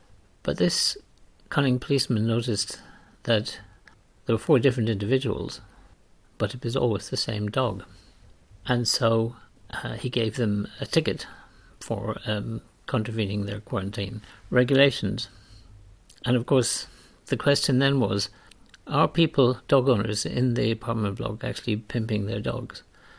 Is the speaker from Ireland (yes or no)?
yes; Ireland; What it reminds me of is a famous story from Ireland, my home country, during the Second World War.